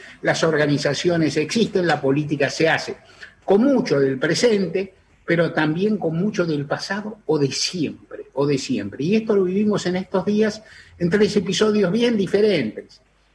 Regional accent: Argentina; No soy quien, argentino yo, para juzgar exactamente qué políticas o qué políticas públicas adoptó el Frente Amplio acá o allá.

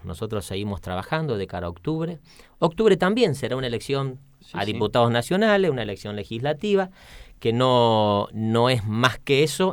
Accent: Neuquén, Argentina; el gran potencial de los neuquinos somos los neuquinos. La solución a los problemas de Neuquén somos los neuquinos.

